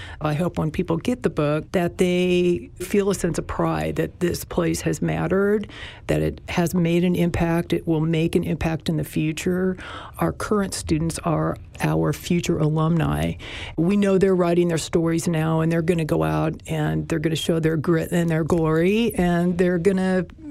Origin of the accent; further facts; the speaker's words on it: Lincoln, Nebraska, United States; I grew up in Lincoln, and the university has just always just been a very important part of our lives.